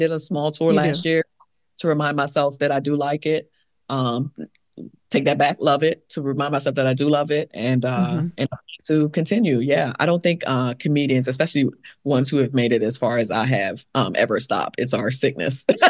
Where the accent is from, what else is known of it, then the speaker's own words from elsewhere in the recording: U.S. Virgin Islands; I grew up in the Virgin Islands. I grew up, I have a big family. I have a lot of siblings.